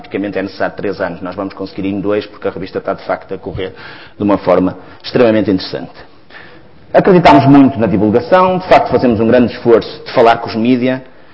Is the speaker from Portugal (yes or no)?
yes; Porto, Portugal; Embora seja do Porto, nasci no Porto e moro no Porto